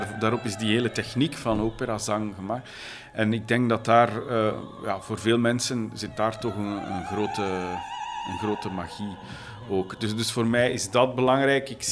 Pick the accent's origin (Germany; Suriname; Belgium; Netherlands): Belgium; Flanders; Daar is bij ons in Vlaanderen zijn we daar toch altijd, of toch al de laatste decennia, echt wel voorop. Altijd pionier geweest.